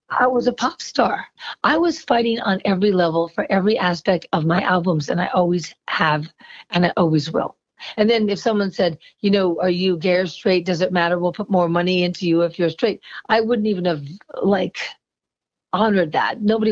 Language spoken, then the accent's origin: English; New York City, New York, United States; I grew up in New York City and my mother is a writer